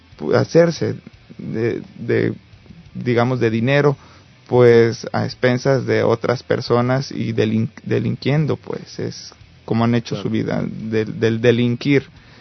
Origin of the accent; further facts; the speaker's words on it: Mexico; now in El Salvador; los mexicanos, en verdad, yo aquí, cuando yo llegué, los del Salvador se han portado súper bien conmigo